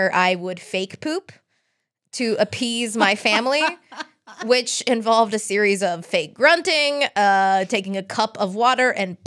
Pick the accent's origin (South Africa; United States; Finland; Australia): United States; Southern United States; As a Southerner, you're not supposed to say fart.